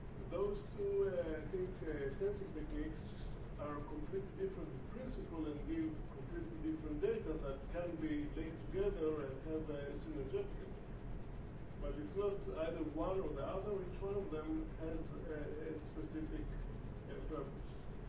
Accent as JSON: {"language": "English", "country": "Israel", "said": "from Israel."}